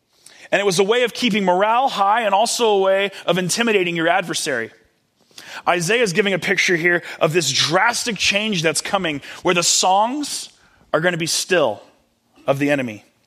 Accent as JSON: {"language": "English", "region": "California", "country": "United States", "tie": "born or raised there", "said": "I grew up out in the Bay Area in a really affluent community."}